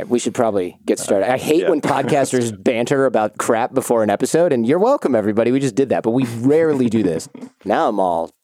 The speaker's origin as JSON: {"language": "English", "town": "Troy", "region": "Michigan", "country": "United States", "tie": "born or raised there", "said": "They're actually from my hometown of Troy, Michigan"}